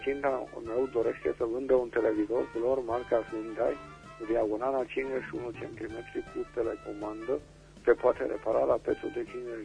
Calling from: Reșița, Caraș-Severin, Romania; din Reșița.

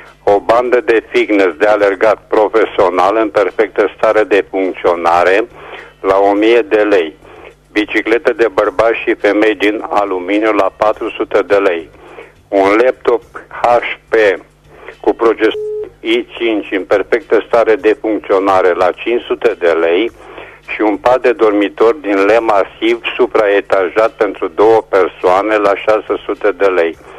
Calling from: Reșița, Caraș-Severin, Romania; sunt din Resa

